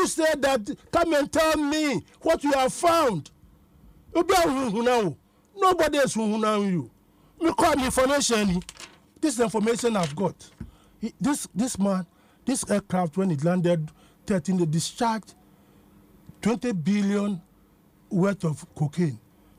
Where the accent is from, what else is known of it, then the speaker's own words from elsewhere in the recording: Ghana; born there; I was born in Gold Coast.